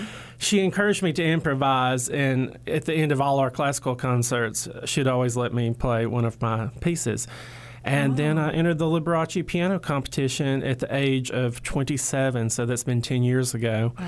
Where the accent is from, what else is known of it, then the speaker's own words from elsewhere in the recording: Albertville, Alabama, United States; I'm from Albertville, Alabama, so I grew up around that folksy bluegrass style.